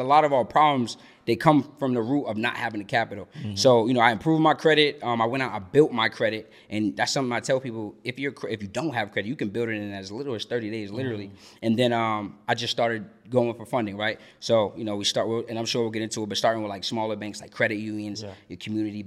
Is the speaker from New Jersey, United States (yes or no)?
no; Boston, Massachusetts, United States; now in Georgia, United States; like my guy said. I'm from Boston, Mass. Originally. I've been here in Georgia now for about 6 months.